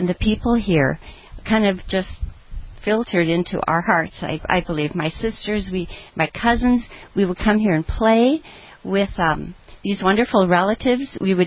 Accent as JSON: {"language": "English", "town": "Fargo", "region": "North Dakota", "country": "United States", "tie": "born or raised there", "said": "Well, I grew up in Fargo"}